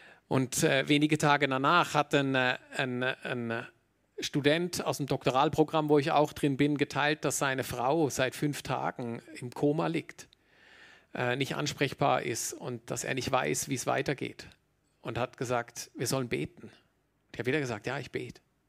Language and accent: German; Germany; born there; Ich habe das inzwischen gelernt als gebürtiger Deutscher, dass man mit guten Schuhen in die Berge geht, gute Ausrüstung braucht.